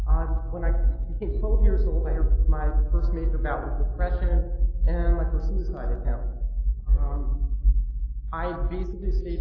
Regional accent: Queens, New York, United States; I grew up in Queens. I guess in a pretty normal household.

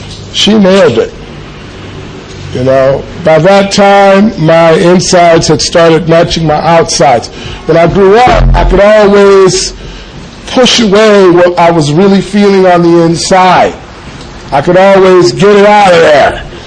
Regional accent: Los Angeles, California, United States; I grew up in the Jordan Downs Housing Project in Watts, over off 103rd and Grape Street.

